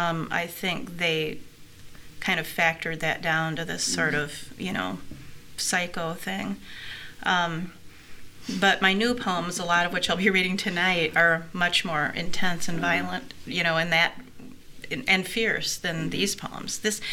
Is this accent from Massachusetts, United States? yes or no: no; Niles, Michigan, United States; I was raised in Niles, southwest mm-hmm. lower Michigan, little town on the St. Joe River.